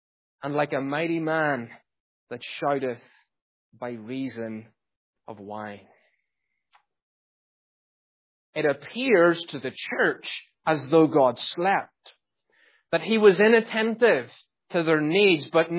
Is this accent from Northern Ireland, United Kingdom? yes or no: yes; Northern Ireland, United Kingdom; I was brought up in Northern Ireland.